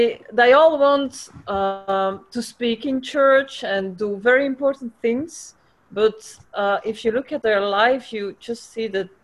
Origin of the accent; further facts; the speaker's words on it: Belgium; English is a second language; I'm from Belgium.